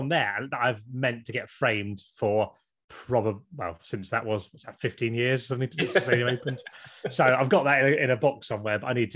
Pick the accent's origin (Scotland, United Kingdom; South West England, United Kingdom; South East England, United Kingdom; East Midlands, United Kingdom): South East England, United Kingdom; I grew up in Kent in the 1980s.